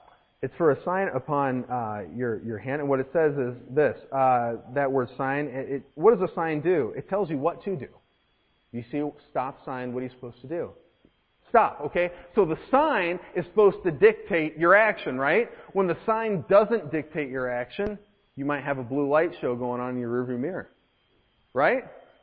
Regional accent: Buffalo, New York, United States; I'm from Buffalo, New York, right? And we're not from New York City, okay? I'm scared of New York City, all right? I'm an upstater, all right?

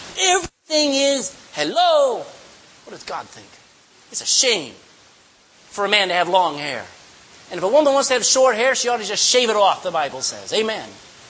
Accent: Texas, United States; I'm a Texan, all right? I'm a big Texan.

